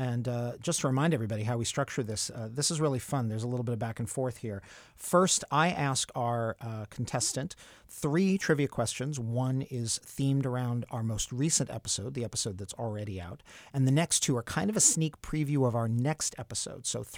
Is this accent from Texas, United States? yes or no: no; Brooklyn, New York, United States; held in my hometown of Brooklyn, New York